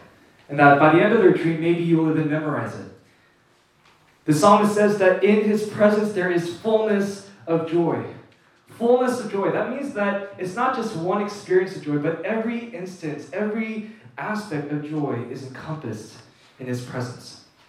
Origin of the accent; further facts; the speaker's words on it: New Jersey, United States; also born or lived in Flushing; I was born in Flushing, but I didn't live there at the time. So I was raised in Bergen County, New Jersey, and my parents are still living there. They're in Clifton, New Jersey. We used to live in Closter.